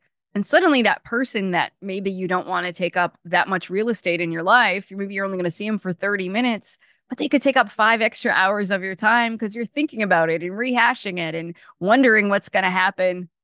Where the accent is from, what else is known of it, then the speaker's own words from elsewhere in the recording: Maine, United States; I don't do that because I'm from Maine and it's